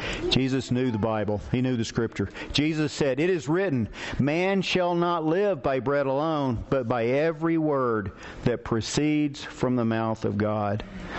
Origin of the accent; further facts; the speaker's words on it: Texarkana, United States; Loretta and I grew up in Texarkana.